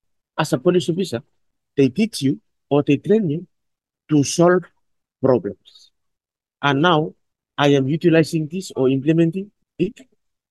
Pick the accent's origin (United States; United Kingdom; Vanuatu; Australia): Vanuatu; I'm originally from Vanuatu in a small island called MI. I have 8 brothers and 2 sisters.